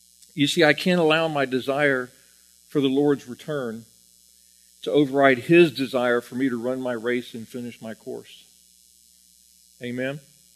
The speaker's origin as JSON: {"language": "English", "region": "Florida", "country": "United States", "tie": "born or raised there", "said": "I grew up in Florida, and we used to go out to the beach, and we would bask in the sun in the beach."}